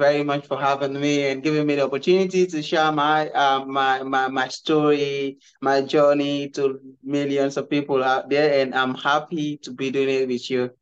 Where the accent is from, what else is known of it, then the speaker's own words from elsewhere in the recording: Eastern Province, Sierra Leone; born there; I was born in in Kono District, Sierra Leone, West Africa.